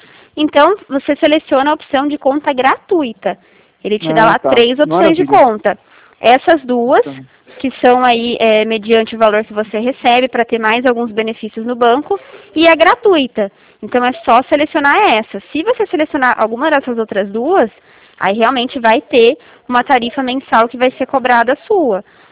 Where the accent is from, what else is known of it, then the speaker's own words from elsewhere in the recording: Limeira, São Paulo, Brazil; sou aqui de Limeira.